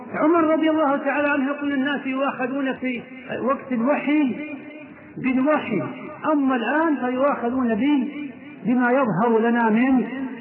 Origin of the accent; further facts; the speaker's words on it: Riyadh, Riyadh Province, Saudi Arabia; وبالاخص مع لفف عندنا في الرياض فتنة عمياء